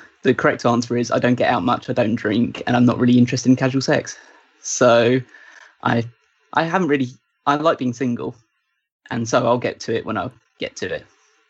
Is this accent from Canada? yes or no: no; England, United Kingdom; I'm completely English. I class myself as English rather than British.